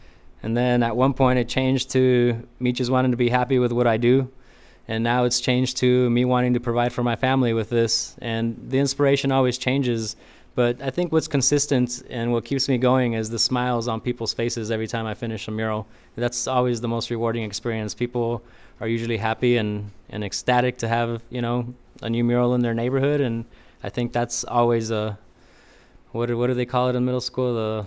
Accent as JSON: {"language": "English", "town": "Pacoima", "region": "California", "country": "United States", "tie": "born or raised there", "said": "I'm a part of Pacoima. I grew up in Pacoima. I love Pacoima. I grew up on Laurel Canyon, Van Nuys, and my childhood memories are all on the streets of Pacoima."}